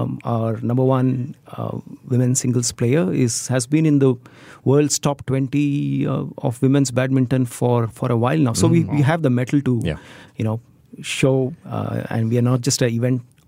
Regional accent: India; So I grew up in India, and I was playing badminton in the junior circuit in India.

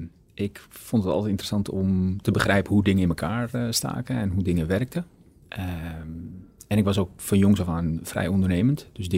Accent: Amsterdam, North Holland, Netherlands; born there; Het leuke is, ik ben geboren in Amsterdam

